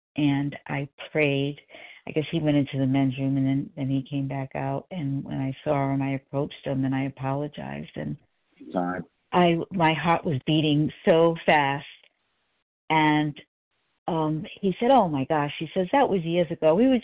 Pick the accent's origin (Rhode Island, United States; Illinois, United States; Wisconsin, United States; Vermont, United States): Rhode Island, United States; now in South Carolina, United States; You know, I'm from Rhode Island. I live in South Carolina. I always want to make that clear.